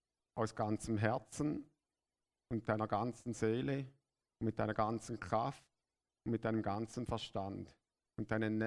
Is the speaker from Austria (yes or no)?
no; Switzerland; als Schweizer geht man mit Schweizer Geld nicht so um, oder?